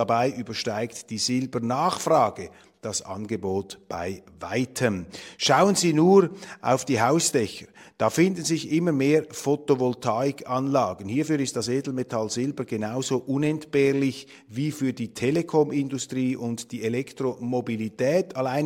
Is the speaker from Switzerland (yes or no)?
yes; Switzerland; Ich erlebe das als Schweizer.